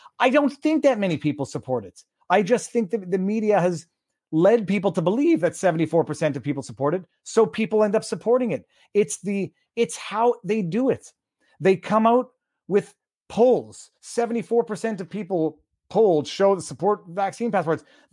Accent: Arizona, United States; I'm from Arizona. I would love to welcome you and your family.

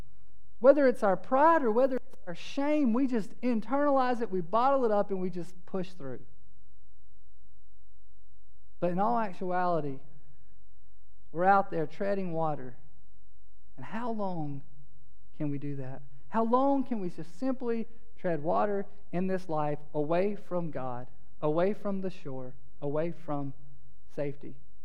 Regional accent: Statesville, North Carolina, United States; And so we left my hometown in Statesville.

